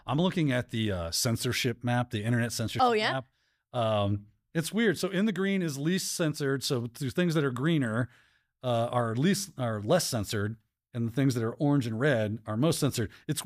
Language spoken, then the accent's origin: English; United States; I'm an American.